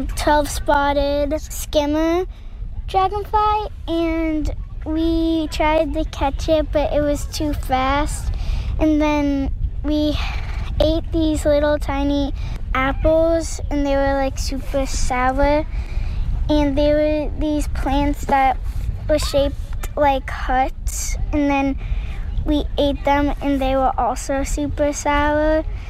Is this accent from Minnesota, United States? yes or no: yes; Eagan, Minnesota, United States; I'm from Egan, Minnesota.